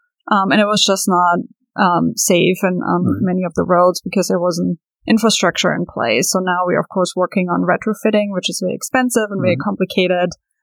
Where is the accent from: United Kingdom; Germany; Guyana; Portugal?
Germany; now in Fairfax County, United States; I am originally from Germany, but I've been in Fairfax County for 15 years.